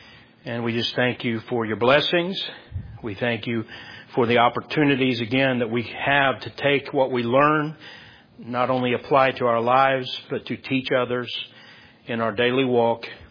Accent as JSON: {"language": "English", "country": "United States", "said": "I can freely state whatever I want to state because I'm an American."}